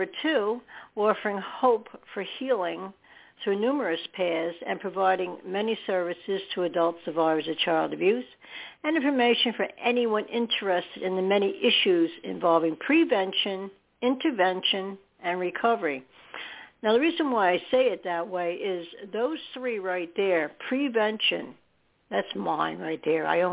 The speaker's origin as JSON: {"language": "English", "region": "New Jersey", "country": "United States", "also_born_or_lived": "New York", "said": "And then you have me, and I'm from New Jersey. I wasn't born in New Jersey. I was born in New York."}